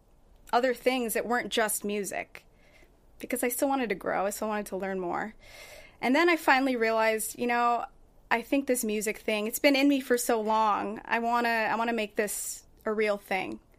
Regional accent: Flemington, New Jersey, United States; also born or lived in Upland, California; I'm from Flemington, New Jersey.

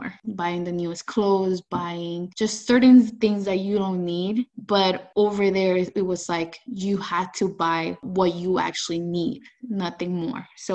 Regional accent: El Salvador; now in United States; I came from El Salvador, so my experience was totally different than the one that I have right now. Basically, I'm from one of the poorest regions in El Salvador.

